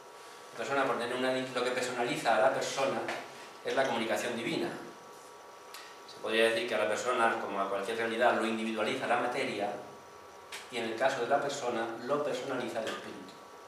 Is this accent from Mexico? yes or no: no; Chile; Yo soy chileno, me presentó